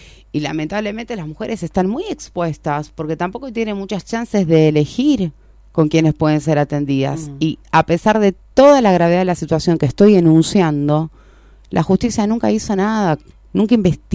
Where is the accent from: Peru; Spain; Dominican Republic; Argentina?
Argentina; Buenos Aires; now in Tartagal, Argentina; yo soy oriunda de Buenos Aires, estoy viviendo en Tartagal desde junio del año 2019. Ya estoy radicada aquí